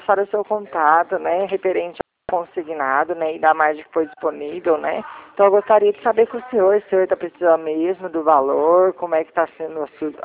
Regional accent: Ribeirão Preto, São Paulo, Brazil; Isso, sou de Ribeirão Preto mesmo.

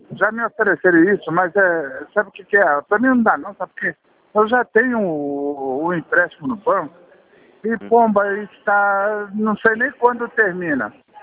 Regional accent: Petrópolis, Rio de Janeiro, Brazil; Eu sou de Petrópolis.

